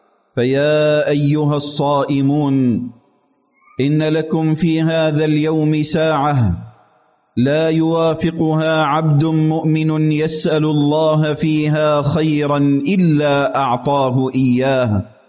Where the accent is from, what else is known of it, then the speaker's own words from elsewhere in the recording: United Arab Emirates; أن تجعل بلدنا الإمارات في حرزك وحفظك